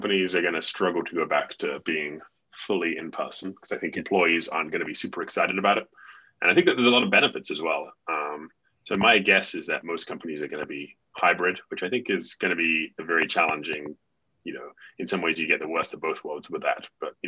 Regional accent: England, United Kingdom; I'm from England

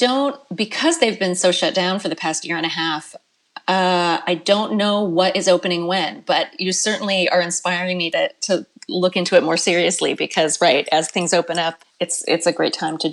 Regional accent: Phoenixville, Pennsylvania, United States; So the bookstore in my hometown here of Phoenixville, Pennsylvania, actually hasn't quite started doing things in person yet.

